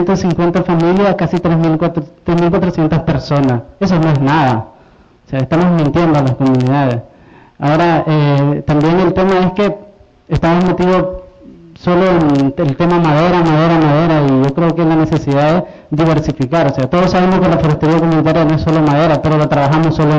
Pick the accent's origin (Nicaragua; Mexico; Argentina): Nicaragua; North Caribbean Coast Autonomous Region; los que podemos estar más comprometidos con eso somos los mismos costeños.